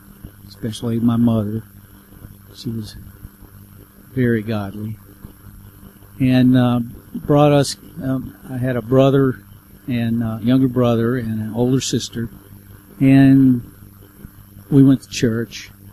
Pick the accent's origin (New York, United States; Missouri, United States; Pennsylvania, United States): Missouri, United States; St. Louis; I grew up in St. Louis, Missouri.